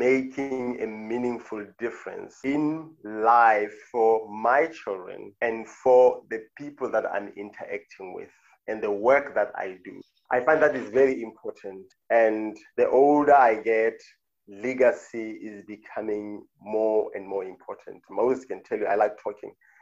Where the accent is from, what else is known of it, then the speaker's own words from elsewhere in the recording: South Africa; moved away as an adult; now in Qatar; I am South African. I am a husband of but one wife, and I've got two children. I'm living now in Qatar in the Middle East. I've been here for 4 years now.